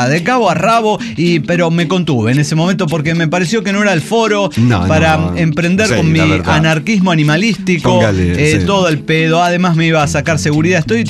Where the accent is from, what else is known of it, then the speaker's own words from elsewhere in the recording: León, Guanajuato, Mexico; soy de León, Guanajuato